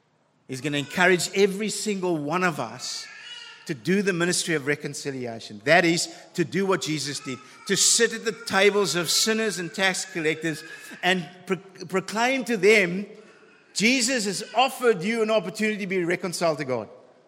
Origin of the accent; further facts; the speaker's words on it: South Africa; I grew up in South Africa. Finished high school in the 80s.